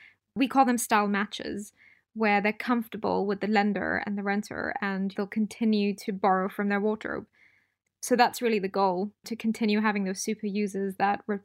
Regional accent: Singapore; So I grew up in Singapore

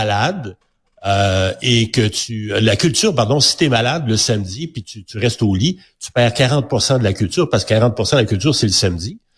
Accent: Quebec, Canada; Donc, il n'y a pas un star system chez nous au Québec de la même façon.

